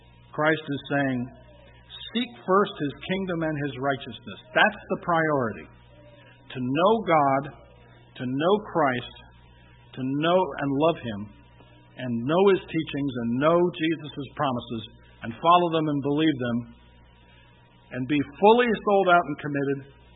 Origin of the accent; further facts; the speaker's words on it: New Jersey, United States; moved away; also born or lived in South Carolina / Texas; because I was raised in New Jersey, and we don't know from carts or horses. At least not where I grew up.